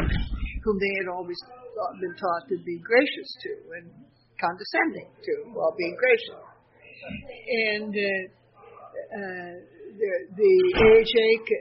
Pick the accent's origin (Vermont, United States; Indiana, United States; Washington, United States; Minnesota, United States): Indiana, United States; I was from Indiana, and old line Protestant and Danish immigrant family.